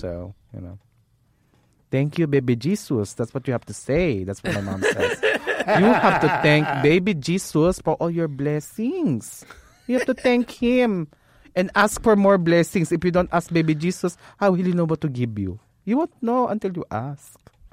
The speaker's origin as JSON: {"language": "English", "country": "Philippines", "said": "And again, we're Filipino. We eat a lot of crazy shit."}